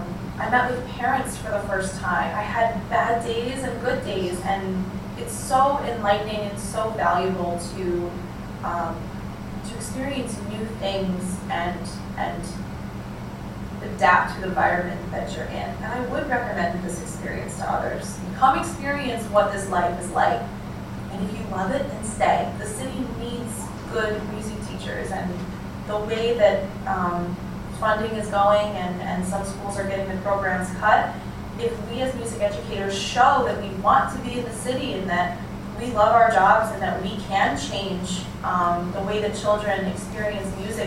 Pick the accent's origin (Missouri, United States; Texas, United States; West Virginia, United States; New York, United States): New York, United States; Syracuse; I grew up in Syracuse, New York, a wonderful town, but mostly suburbia.